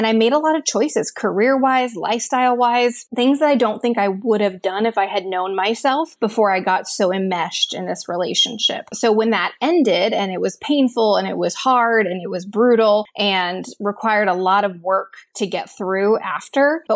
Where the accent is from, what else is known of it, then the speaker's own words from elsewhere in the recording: Texas, United States; also born or lived in Boston; But, you know, growing up in Texas, people get married really young.